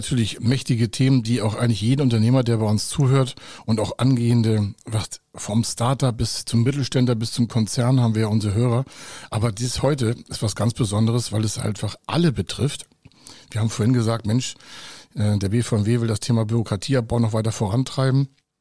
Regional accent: Heide, Schleswig-Holstein, Germany; born there; wir sind in der gleichen Zeit geboren worden in Heide-Holstein in Dithmarschen.

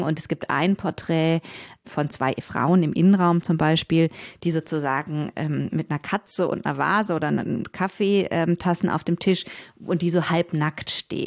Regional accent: Cologne, North Rhine-Westphalia, Germany; ich bin in Köln, im Umkreis Köln aufgewachsen

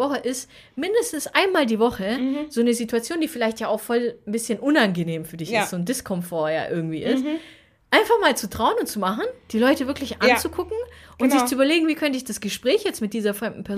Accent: Stuttgart, Baden-Württemberg, Germany; ich komme auch aus Stuttgart.

